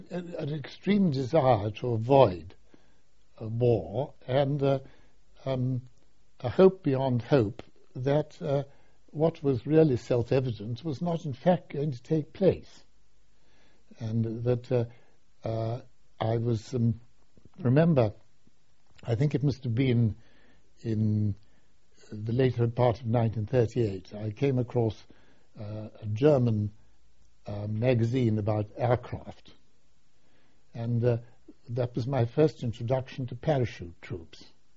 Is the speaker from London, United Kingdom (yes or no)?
yes; London, United Kingdom; born there; I was born in London in 1911.